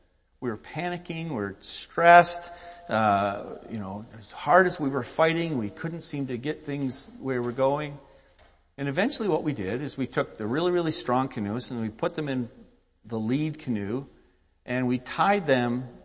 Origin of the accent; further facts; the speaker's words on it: East Coast, United States; one that was very popular for me growing up in the East Coast